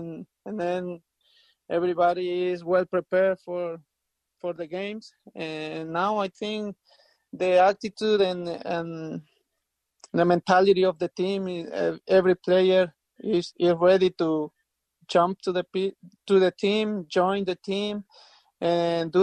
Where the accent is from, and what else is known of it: El Salvador; born or raised there; English is a second language